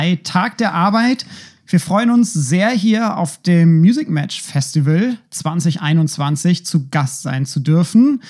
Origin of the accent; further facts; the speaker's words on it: Schleswig-Holstein, Germany; now in Berlin, Germany; aber ich bin ja in Schleswig-Holstein auch aufgewachsen.